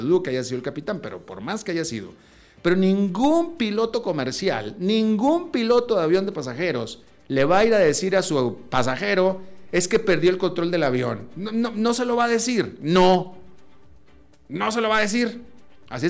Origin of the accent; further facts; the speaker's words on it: Mexico; O sea, como humano y como mexicano.